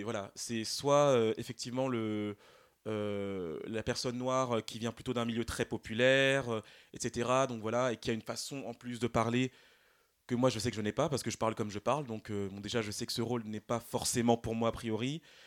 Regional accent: Île-de-France, France; j'ai grandi en Île-de-France, mais mais voilà, j'ai grandi avec un entourage majoritairement blanc.

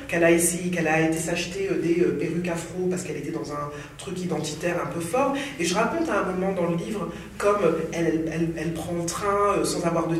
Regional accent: Martinique, France; j'ai grandi en Martinique dans les années 80

